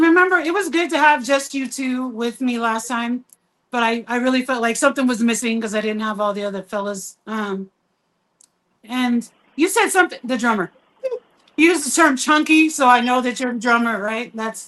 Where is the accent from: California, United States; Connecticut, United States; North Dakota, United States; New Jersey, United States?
California, United States; San Pedro; I was born Sardine. There. That's actually my hometown. I was born over there.